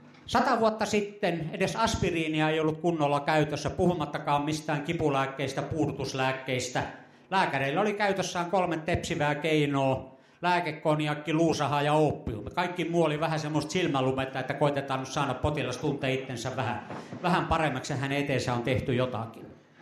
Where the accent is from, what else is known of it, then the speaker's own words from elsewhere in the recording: Kemi, Lapland, Finland; 55 vuotta sitten, kun olin pikkupoika Kemissä